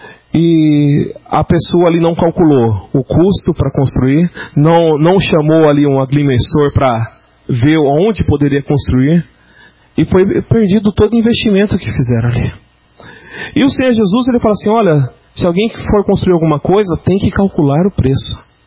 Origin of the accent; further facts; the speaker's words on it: Itanhaém, São Paulo, Brazil; born there; E em Itanhaém, onde eu nasci, havia uma edificação que caiu agora